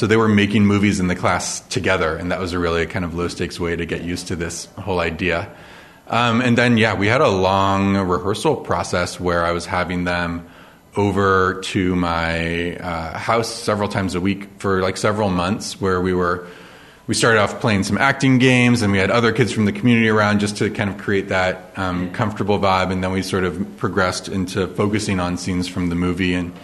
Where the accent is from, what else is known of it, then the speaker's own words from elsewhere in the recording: California, United States; I grew up in Silicon Valley.